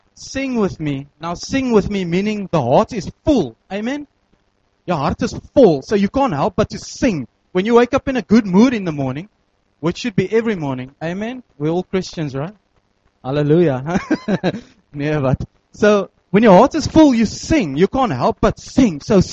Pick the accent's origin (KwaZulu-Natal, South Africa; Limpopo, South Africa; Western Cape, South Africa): Western Cape, South Africa; we're from Tigerberg, initially from Table View.